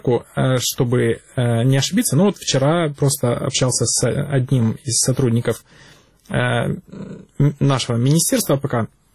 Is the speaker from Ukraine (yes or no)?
yes; Sevastopol, Ukraine; Поскольку я из Севастополя сам